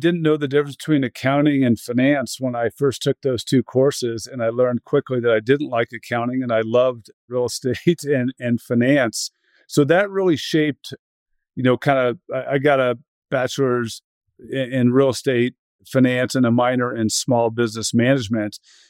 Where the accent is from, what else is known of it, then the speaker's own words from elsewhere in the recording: Los Gatos, California, United States; grew up in Los Gatos, California, before the tech boom happened. My dad was an elementary school principal. Mom was an interior decorator.